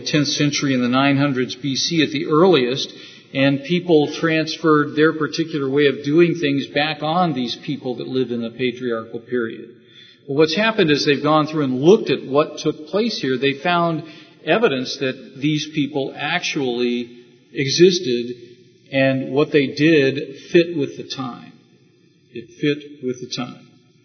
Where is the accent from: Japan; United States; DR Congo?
United States; California; For instance, I grew up in California for the most of my life.